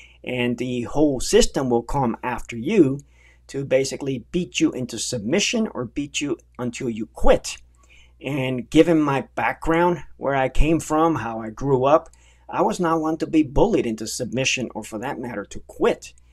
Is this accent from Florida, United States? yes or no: yes; Miami, Florida, United States; I mean, I'm a product of the Cold War of the 80s. Those were my teenage years. And growing up in Miami, you know, from a family that fled Cuba